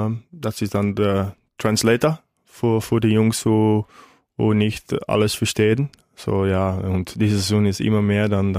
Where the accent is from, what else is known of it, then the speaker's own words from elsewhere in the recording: Netherlands; German is a second language; Bei uns in Niederland